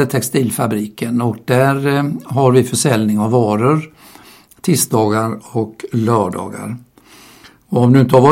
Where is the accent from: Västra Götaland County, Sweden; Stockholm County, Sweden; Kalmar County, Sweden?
Västra Götaland County, Sweden; Gothenburg; Jag kommer från början från Göteborg och växte upp i Smyrnaförsamlingen i Göteborg.